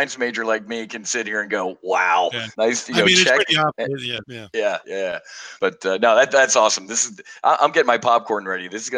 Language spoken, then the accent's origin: English; United States; No, man, I'm American. I eat real meat.